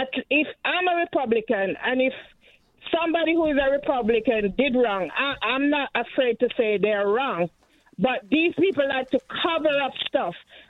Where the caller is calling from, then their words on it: Bridgeport, Connecticut, United States; I'm calling from Bridgeport.